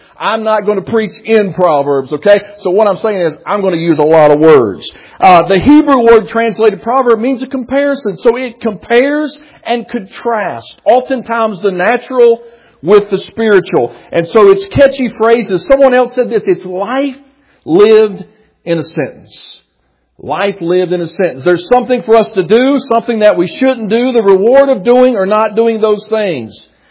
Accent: Asbury, West Virginia, United States; As I told you, I grew up in West Virginia in a little town called Asbury. It's off of Interstate 64 on a road called Route 12. We were 12 miles north of a town called Alderson, West Virginia.

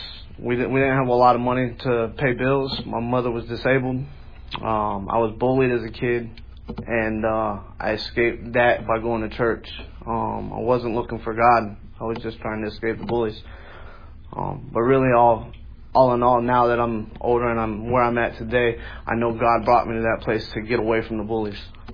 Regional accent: Bradenton, Florida, United States; I'm 34 from Bradenton, Florida. I grew up in a single-parent home in a low-income neighborhood.

